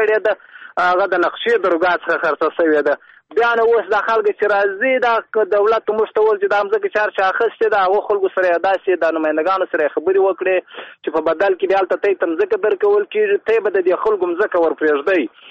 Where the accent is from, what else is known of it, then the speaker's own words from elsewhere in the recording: Muqur, Badghis, Afghanistan; زه خپله د بادغیس د ولایت د مقر د ولسوالۍ یم